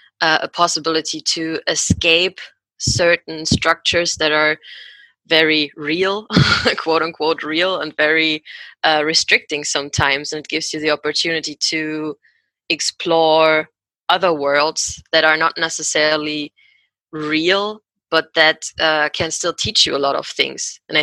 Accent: Germany; English is a second language; now in Berlin, Germany; I'm from Germany. I live in Berlin. And so I came there from my hometown, which is also in Germany

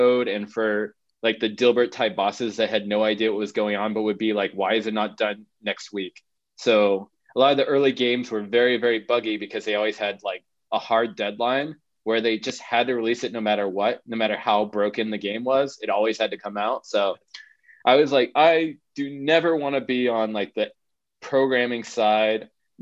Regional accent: Oakhurst, California, United States; But yeah, growing up in Oakhurst was super interesting, especially because my parents are video game designers. So we have this tourist town.

